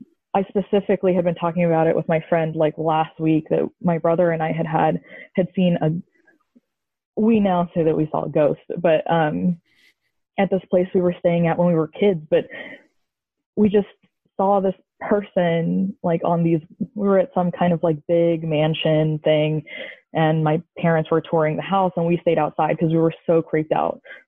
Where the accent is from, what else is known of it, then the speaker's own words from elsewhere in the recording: Columbia, Missouri, United States; I am from Columbia, Missouri.